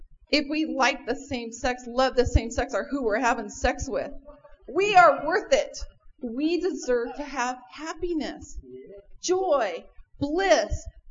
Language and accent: English; Riverside, California, United States; I'm from Riverside, California, and it is an honor to be here today.